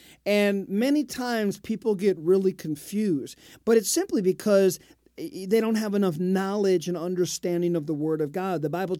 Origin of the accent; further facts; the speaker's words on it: Detroit, Michigan, United States; born there; Of course, I'm American and I'm Canadian. I'm born